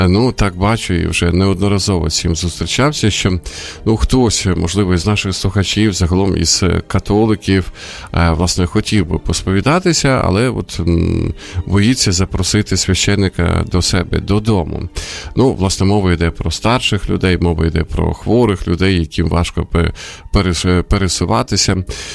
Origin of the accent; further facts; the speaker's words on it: Sumy Oblast, Ukraine; От, власне, моя рідна Сумська область, вчора 5 людей загинуло.